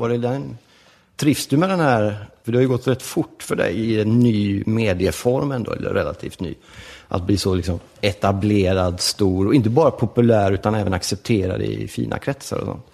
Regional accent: Gothenburg, Västra Götaland County, Sweden; Och sen så flyttade vi från förorten när jag var 12 in till centrala Göteborg. Sen bodde jag i centrala Göteborg i olika delar fram till jag var 30 drygt. Pappa italienare, mamma svensk.

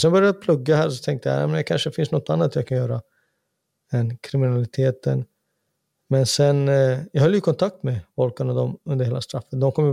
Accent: Jordbro, Stockholm County, Sweden; Vi var barndomsvänner från Jordbro.

